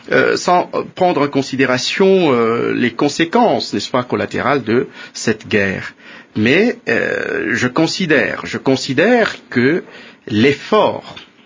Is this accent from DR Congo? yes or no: yes; DR Congo; mais je crois que nous, en tant que Congolais, nous avons le droit d'aller plus loin, n'est-ce pas?